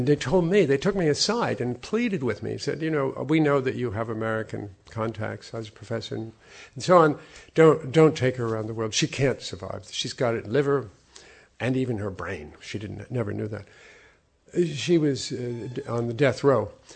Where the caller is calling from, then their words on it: Scotland, United Kingdom; And I said, yeah, I'm calling from Scotland.